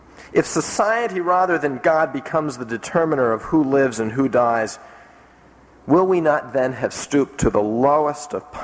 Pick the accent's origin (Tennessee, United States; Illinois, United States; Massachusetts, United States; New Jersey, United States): New Jersey, United States; In my home state of New Jersey, there was a national case made in recent years